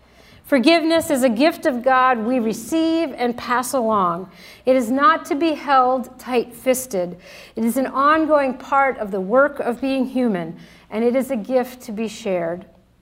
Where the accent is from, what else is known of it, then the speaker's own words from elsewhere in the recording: Pennsylvania, United States; Growing up in Lancaster County, I witnessed the Amish community practicing forgiveness in lots of different situations